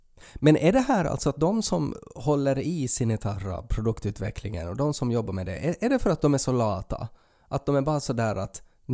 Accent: Ostrobothnia, Finland; gör man det i Sverige så då är det sådär, då blir man exotifierad som österbottning

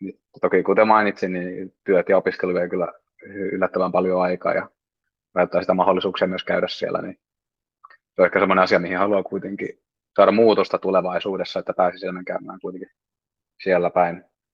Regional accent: Turku, Southwest Finland, Finland; Turkulainen opiskelija ja opiskelen tällä hetkellä merenkulkutekniikkaa AMKissa

